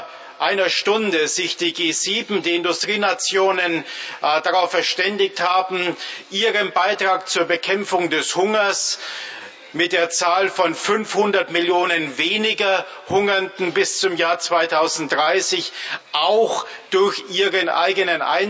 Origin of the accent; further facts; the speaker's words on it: Germany; in meinem Heimatland, in Deutschland